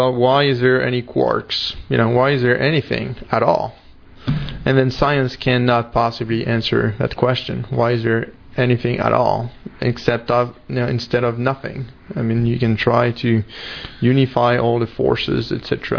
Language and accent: English; Paris, Île-de-France, France; now in United States; I'm from Paris, mm-hmm. originally, even though I've been in the U.S. for 15 years now.